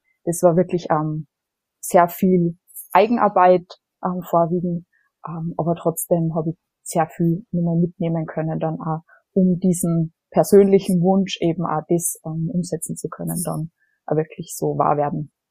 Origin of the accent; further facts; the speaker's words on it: Salzburg, Austria; Man hört so ein bisschen, ich komme aus Österreich, also ich bin ursprünglich aus Salzburg.